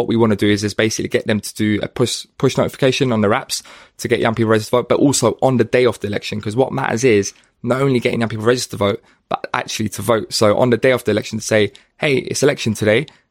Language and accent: English; Hackney, London, United Kingdom; when I was in university and where I grew up in Hackney